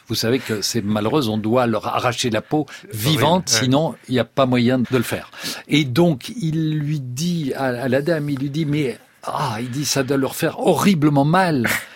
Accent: Brussels, Brussels-Capital Region, Belgium; Moi, je suis bruxellois.

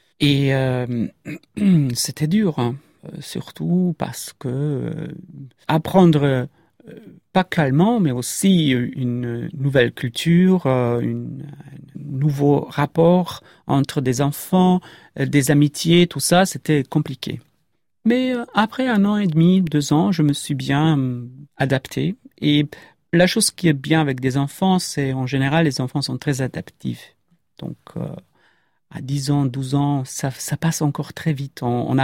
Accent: Zagreb, City of Zagreb, Croatia; born there; French is a second language; Je suis né en 1976 à Zagreb

